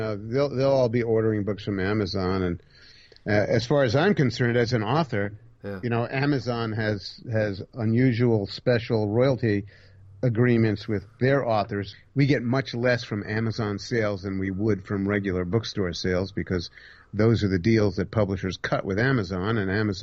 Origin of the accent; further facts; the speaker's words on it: Manhattan, New York, United States; now in Saratoga, United States; because I did it as a child growing up in Manhattan. I didn't have any woods to ramble around in, and I couldn't go bass fishing.